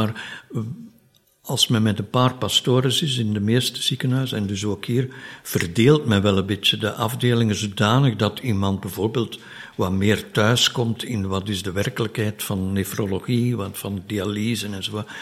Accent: Flanders, Belgium; now in Brussels, Belgium; Ik ben een Kempenaar, dus van het noorden van het land.

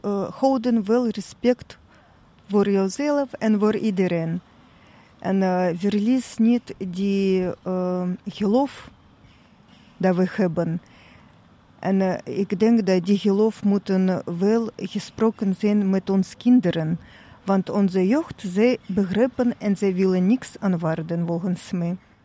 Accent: Vladikavkaz, North Ossetia–Alania, Russia; Dutch is a second language; now in Belgium; Ik ben van Kaukasusgebergten, van Vladikavkaz. We hebben mooie bergen daar ook.

